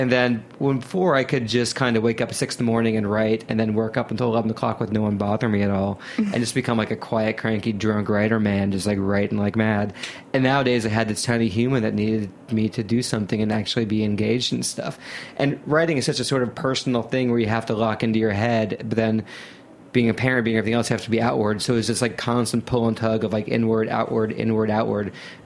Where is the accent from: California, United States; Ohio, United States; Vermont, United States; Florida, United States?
Ohio, United States; I grew up in Ohio, and Sculpin's at every single bodega.